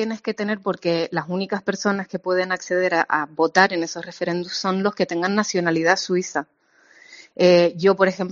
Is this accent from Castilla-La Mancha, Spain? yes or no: no; Canary Islands, Spain; now in Central Europe; Siendo canaria